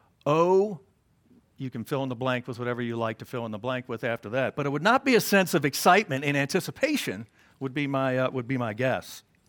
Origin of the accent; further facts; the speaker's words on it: Dallas, Texas, United States; Shout out to my Texas people. Thank you. Yes, I am. I am from Dallas.